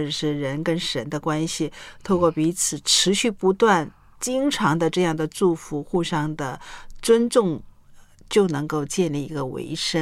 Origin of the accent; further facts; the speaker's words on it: China; 因为我发现我们中国人呢